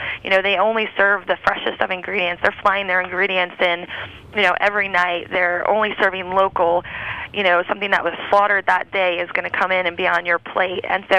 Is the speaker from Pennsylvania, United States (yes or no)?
no; New York, United States; now in Napa, United States; I happen to live in Napa, which I'm from New York originally, so I definitely love New York City.